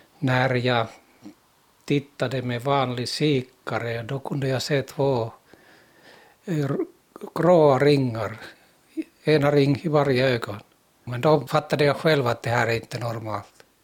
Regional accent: Lapland, Sweden; born or raised there

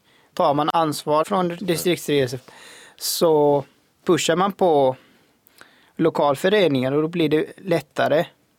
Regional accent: Iraq; Jag kommer från Irak.

